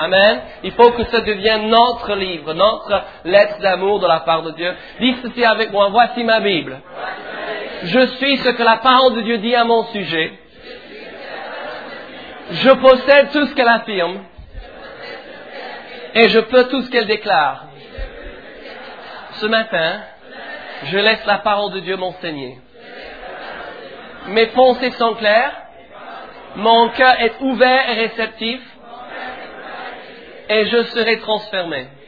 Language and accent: French; England, United Kingdom; French is a second language; Je n'ai pas un accent niçois, au moins pas pour les Niçois. Je suis d'Angleterre.